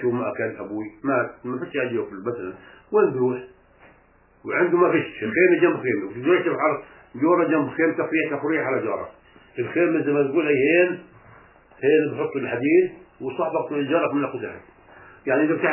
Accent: Palestine; سنة 67 الله عارف كنا بالغور ما طلعناش على نابلس. صار الحرب واحنا بالغور

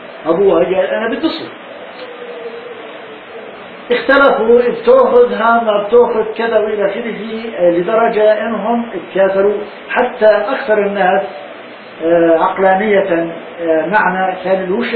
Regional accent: Palestine; احنا في قريتنا كان يتروح يعني خلينا اقول ما بين 200 الى 400 دينار جنيه فلسطيني

